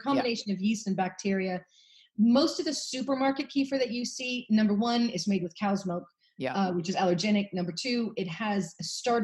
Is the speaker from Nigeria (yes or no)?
no; San Francisco, California, United States; accent: American; now in Wales, United Kingdom; So I came from San Francisco originally, thus the American accent. I was a city girl, basically couldn't boil an egg, ended up coming to Wales, falling in love with a Welsh farmer